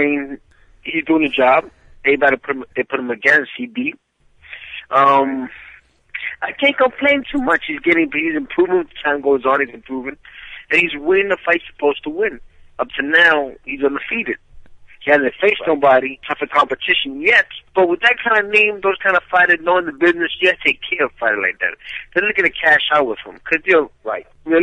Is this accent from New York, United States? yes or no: yes; New York, United States; When I was a youngster, I grew up in New York, the barrio, the Harlem streets of New York, which is a rough neighborhood, rough streets.